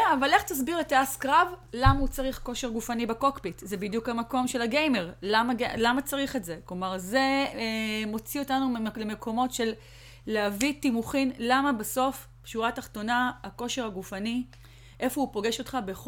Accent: Ofakim, Southern District, Israel; אני גדלתי באופקים

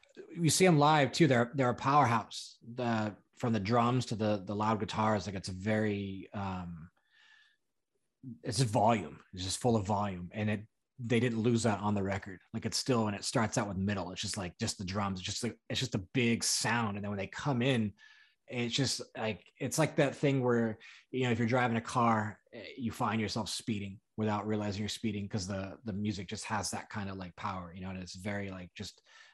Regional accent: San Diego, California, United States; Just growing up in San Diego, the San Diego band. So you can't help but know them.

